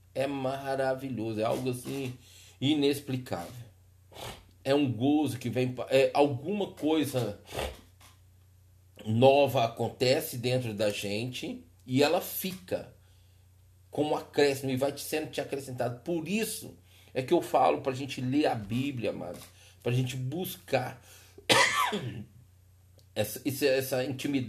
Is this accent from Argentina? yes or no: no; Belo Horizonte, Minas Gerais, Brazil; eu sou do Brasil, de Belo Horizonte